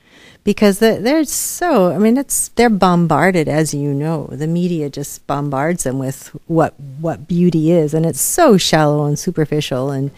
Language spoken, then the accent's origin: English; United States; whereas growing up in America, my American mother said